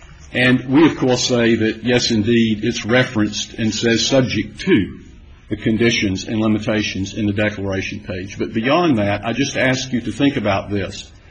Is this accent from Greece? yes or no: no; South Carolina, United States; I'm from South Carolina, where we elect our officials forever.